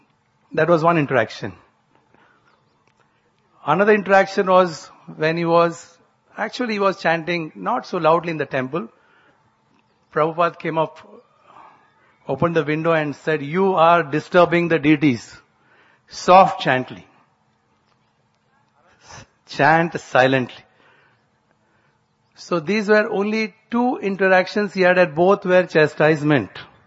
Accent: Karnataka, India; like I come from South Canara. It's a coastal area. So I remember this mountain range I used to see since childhood.

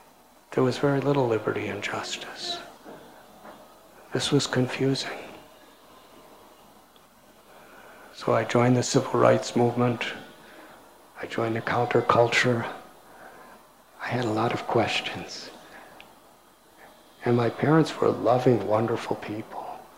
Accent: United States; born there; Because I was born in 1950 in the United States of America.

